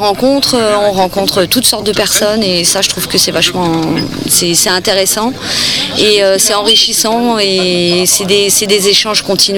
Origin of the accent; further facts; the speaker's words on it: Normandy, France; Et donc je viens de Seine-Maritime, je suis, j'ai une boutique en ligne.